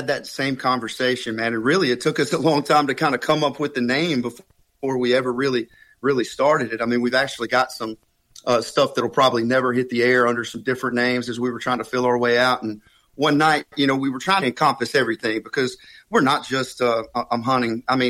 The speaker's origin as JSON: {"language": "English", "region": "Alabama", "country": "United States", "said": "I'm originally from Alabama, so wasn't huge into the beach."}